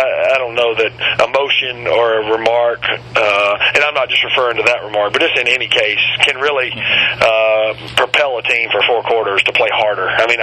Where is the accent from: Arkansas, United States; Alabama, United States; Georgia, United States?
Alabama, United States; play as I did in the backyard when I grew up in Alabama